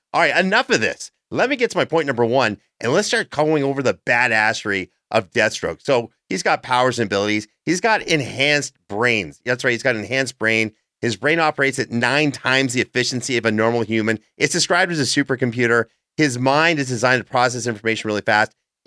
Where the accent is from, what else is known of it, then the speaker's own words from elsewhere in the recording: Canada; As a Canadian, I know this.